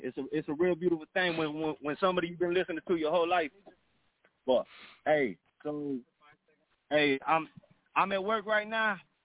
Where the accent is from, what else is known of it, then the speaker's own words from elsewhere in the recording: Southern United States, United States; So I grew up down there in the South. I'm talking about the South of the South.